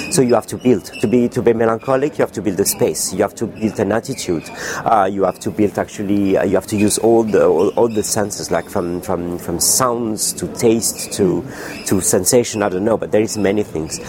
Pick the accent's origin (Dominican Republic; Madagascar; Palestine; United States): Madagascar; moved away; also born or lived in Paris, France; So, I was born in Madagascar, raised in Madagascar. I had a very normal education and coming from a very normal family. Then I moved to Paris because I study architecture